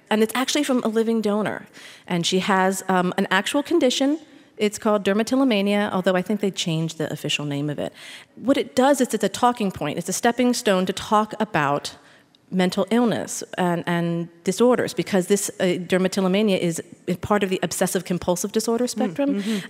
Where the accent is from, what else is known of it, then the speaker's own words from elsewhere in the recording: Philadelphia, Pennsylvania, United States; I'm from Philadelphia, born and raised.